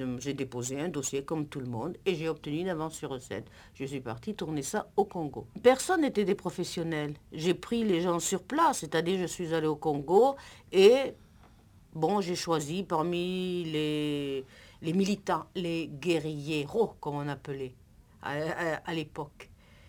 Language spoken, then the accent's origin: French; Guadeloupe; Je suis guadeloupéenne, ça suffit.